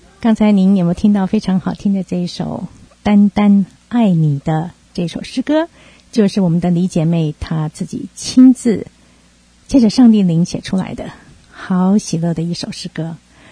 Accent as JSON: {"language": "Chinese", "country": "Taiwan", "lives_now": "United States", "said": "当初我是从台湾过来的，刚到美国的时候觉得哇，这个地方因为是一个非常完全陌生的地方，也没有亲戚朋友"}